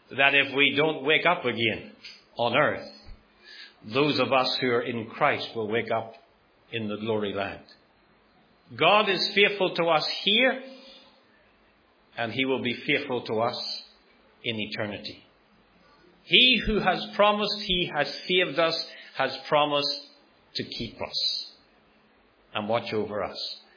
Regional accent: Ireland; Many years ago, where I grew up in Ireland

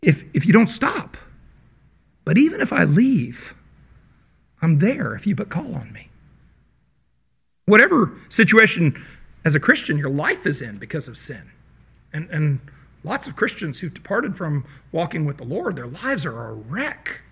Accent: Virginia, United States; when I was growing up in Virginia, it was the West Virginia that we told all those jokes about.

